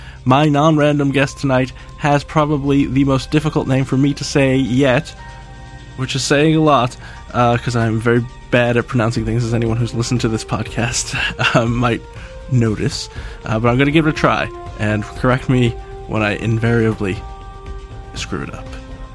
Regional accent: United States; I mean, I am an American, obviously, so.

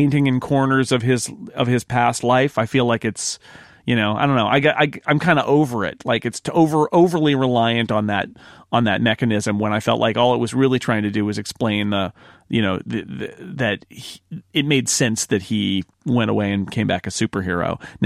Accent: California, United States; He's from my hometown, in fact, Mike. Mike is an original 209er.

